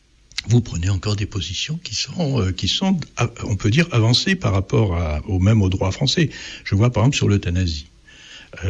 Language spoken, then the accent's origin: French; Nabeul, Nabeul Governorate, Tunisia; born there; Moi, je suis né là-bas, en Tunisie, à Nabeul. Oui, sous les bombardements des Américains et des Anglais